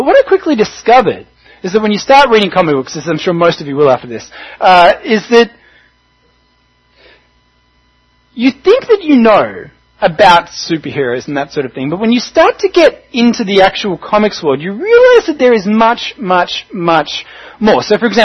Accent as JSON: {"language": "English", "town": "Melbourne", "region": "Victoria", "country": "Australia", "tie": "born or raised there", "said": "We've been down in Melbourne, which is Fiona and my hometown."}